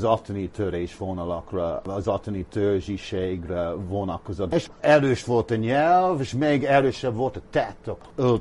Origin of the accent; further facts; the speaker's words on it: Dublin, Leinster, Ireland; Dublinben, ahol én felnőttem a köztársaságban délen